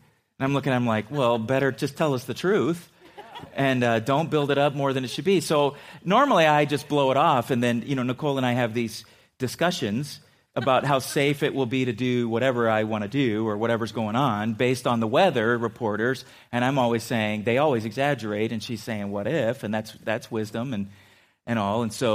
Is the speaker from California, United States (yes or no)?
yes; San Diego, California, United States; growing up in San Diego, I tell people, you know, my senior year in high school, I think I wore shorts to school every day